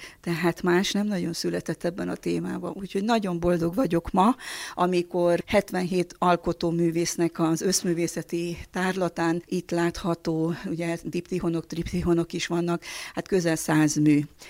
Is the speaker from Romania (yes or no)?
yes; Romania; magam is székely vagyok, mégpedig a konokfajtából